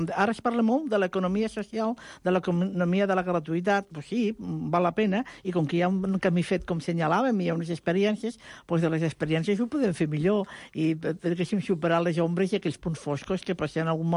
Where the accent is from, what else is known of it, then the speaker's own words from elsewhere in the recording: Tarragona, Catalonia, Spain; jo que provinc de Tarragona, Sant Fructuós